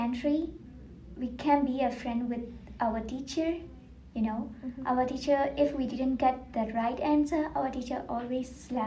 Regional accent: Yangon, Yangon Region, Myanmar; English is a second language; I was born in Myanmar. Myanmar is country. Town is Yangon.

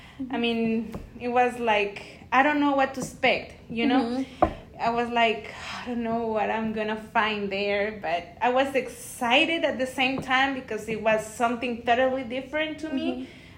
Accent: Fresnillo, Zacatecas, Mexico; I'm from a city that is called Fresnillo, mm-hmm. in Zacatecas, Mexico.

